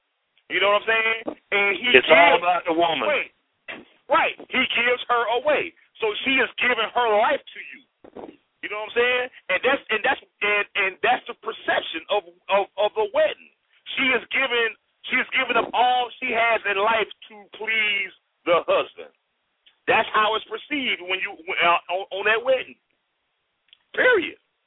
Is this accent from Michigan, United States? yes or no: no; New York City, New York, United States; now in North Carolina, United States; I may have been born and raised in New York City and now I live in North Carolina.